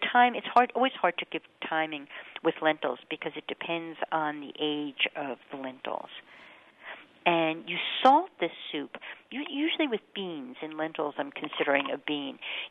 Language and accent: English; United States; the driver will ask me where I come from and I'll say I'm American